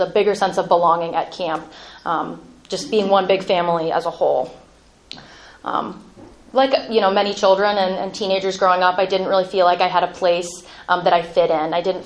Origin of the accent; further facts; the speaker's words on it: Medina, Ohio, United States; I grew up in Medina. I went to Medina City Schools, and I'm the oldest of three girls.